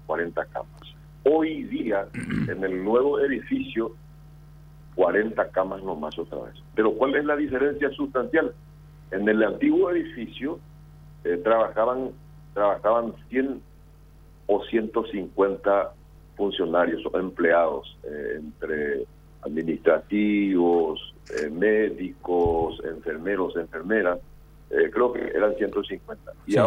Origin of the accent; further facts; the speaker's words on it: Villarrica, Guairá, Paraguay; Yo pues soy del interior, soy de Villarrica.